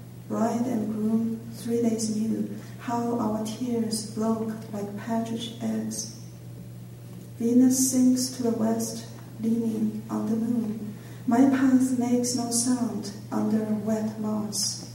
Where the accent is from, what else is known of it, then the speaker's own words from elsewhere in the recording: China; I grew up in China during Mao's period